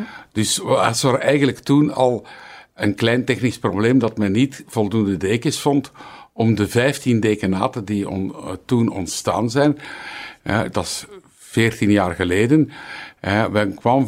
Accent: Mechelen, Flanders, Belgium; Ik ben eigenlijk een Mechelaar van oorsprong. Dus ik ga terug naar mijn roots.

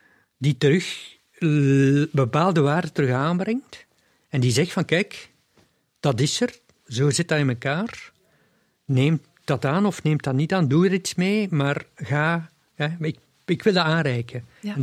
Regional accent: Oudenaarde, East Flanders, Belgium; now in Leuven, Belgium; Ik woon al 40 jaar in Leuven. Ik kom uit Oudenaarde en ik heb nog altijd contacten met Oudenaarde.

